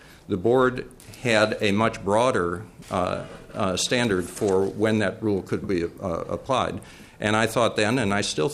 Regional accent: Winona, Minnesota, United States; I'm from Winona, and I've gone to the Elks Club.

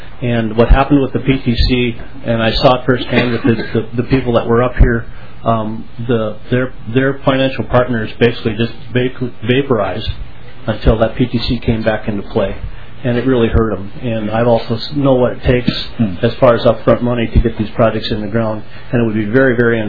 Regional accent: Pipestone, Minnesota, United States; I'm from Pipestone, Minnesota

